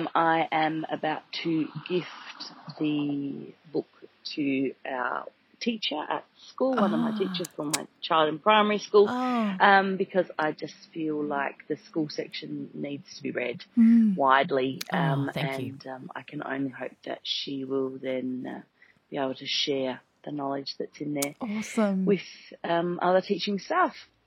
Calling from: Singapore; I'm calling from Singapore.

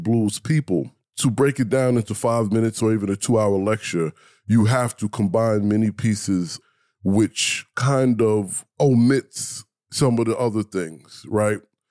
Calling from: Kentucky, United States; I'm saying hello from Kentucky in the USA.

